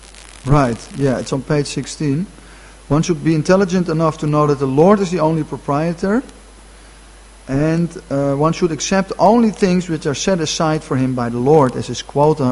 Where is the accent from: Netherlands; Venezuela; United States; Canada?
Netherlands; because I'm from Holland, and now in Holland, they are always managing these floods.